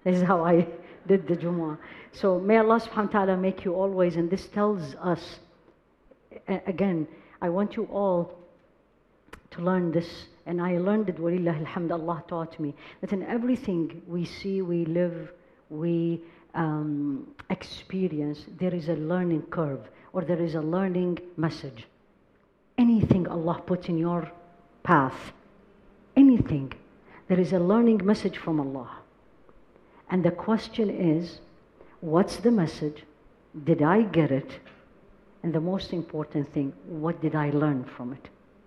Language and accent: English; California, United States; I come from California, so we're very spoiled with the weather.